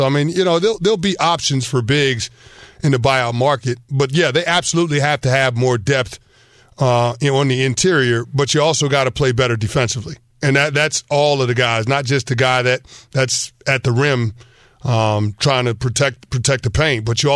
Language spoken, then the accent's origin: English; New York, United States; I'm from New York, won a championship in New York, and I got paid in New York.